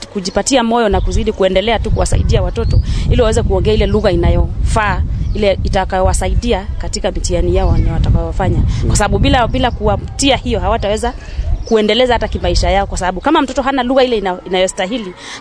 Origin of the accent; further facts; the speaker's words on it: Taveta, Taita-Taveta County, Kenya; Kabla nilikuwa nafunza kwetu sababu nimetoka upande wa Taveta.